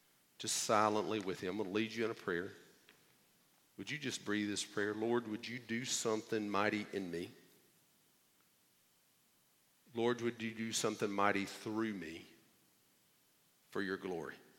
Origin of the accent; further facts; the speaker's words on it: the South, United States; We have all sorts of broken ideas of who Jesus is because we grew up in the Bible Belt